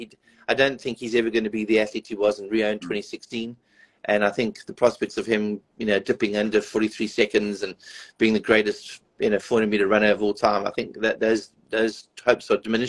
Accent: South Africa; as a South African watching it, it's quite emotional

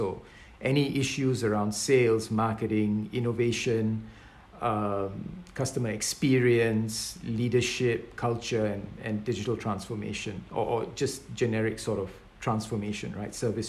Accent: Singapore; But then, you know, I'm from Singapore, right?

